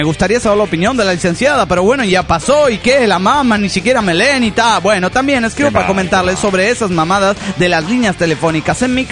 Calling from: Nezahualcóyotl, State of Mexico, Mexico; de Netzahualcoyotl.

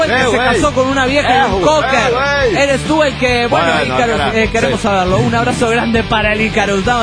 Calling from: Golden, Colorado, United States; de Golden, Colorado.

